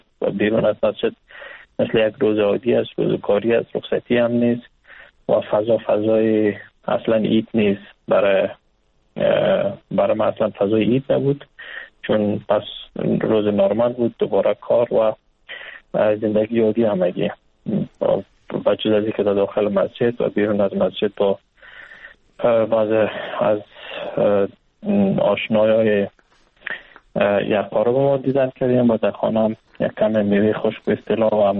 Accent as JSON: {"language": "Persian", "country": "Afghanistan", "moved": "yes", "said": "خودم امروز خودم خارج از افغانستان هستم"}